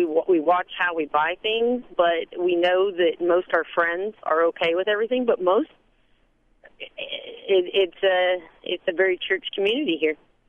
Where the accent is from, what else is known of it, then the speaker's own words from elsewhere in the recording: California, United States; now in Oklahoma, United States; Well, I live in Oklahoma. I'm the buckle of the Bible Belt. So I'm originally from California, where they've been doing the Proposition 8 thing for a few years.